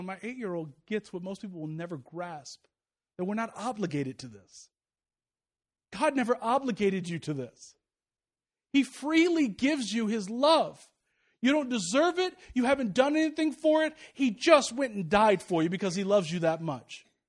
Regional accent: Kansas City, Missouri, United States; I'm from Kansas City, so, you know, that's where they do it right.

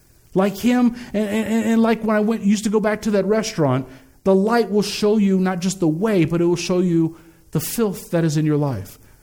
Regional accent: Lansing, Kansas, United States; I grew up outside of Kansas City, a place called Lansing, Kansas, and there's some rural areas back there

